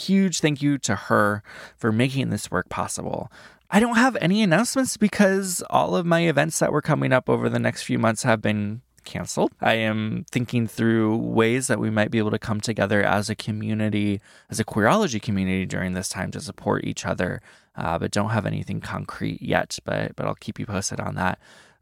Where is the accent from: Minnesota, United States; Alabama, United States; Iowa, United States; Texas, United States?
Iowa, United States; Midwest. I grew up in Iowa.